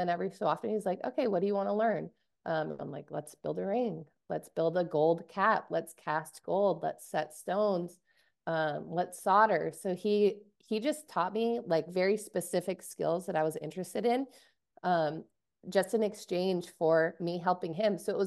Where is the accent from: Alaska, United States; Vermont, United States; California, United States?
Alaska, United States; And growing up in Alaska, I've seen a lot of beautiful native ivory carvings